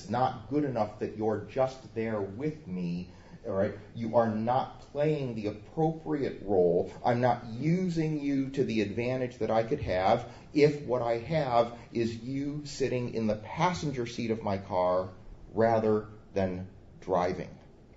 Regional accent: Midwest, United States; It's one of my great memories growing up in the Midwest is driving through driving through farmland with the rows of corn

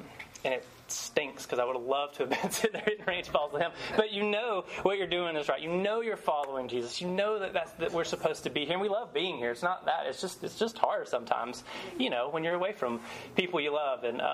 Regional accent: Savannah, Georgia, United States; now in San Francisco, United States; I'm not from originally from San Francisco. I'm from Savannah. And my wife Natalie and I, we came out here with the thought of going to seminary and then being sent overseas.

